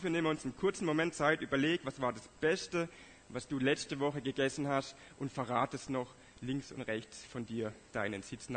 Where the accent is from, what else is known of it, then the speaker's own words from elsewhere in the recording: Southern Germany, Germany; moved away; wo wir jetzt als Deutsche aus Süddeutschland, so, das ist so mit das, was wir am meisten vermissen.